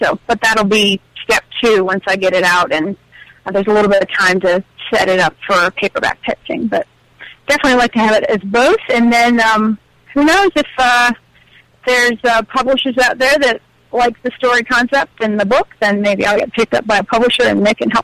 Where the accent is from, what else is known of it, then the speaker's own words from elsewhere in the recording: United States; because I'm an American. I don't know all these terms.